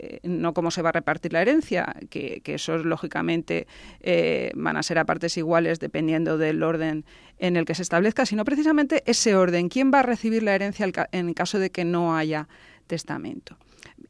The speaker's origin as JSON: {"language": "Spanish", "region": "Valencian Community", "country": "Spain", "said": "me refiero nosotros como valencianos"}